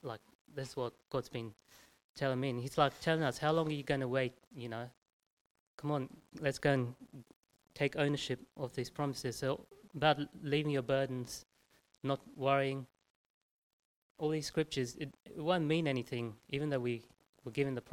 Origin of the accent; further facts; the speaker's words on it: India; when I grew up in India, like, you could own a piece of land